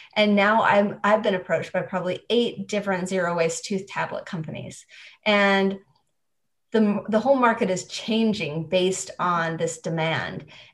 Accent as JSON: {"language": "English", "region": "Utah", "country": "United States", "tie": "born or raised there", "said": "I mean, I grew up in Utah County, might jump to conclusions."}